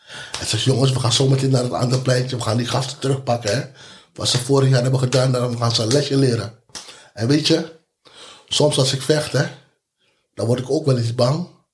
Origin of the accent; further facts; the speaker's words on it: The Hague, South Holland, Netherlands; De stad waar ik vandaan kom, Den Haag.